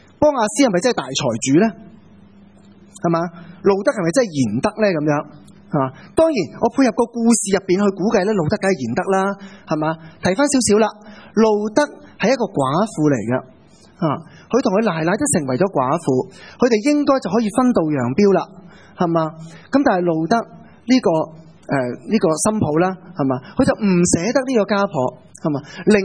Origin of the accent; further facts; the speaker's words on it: Hong Kong; 咁樣，因為照住啊射住，當我哋香港人講其實咩意思啊？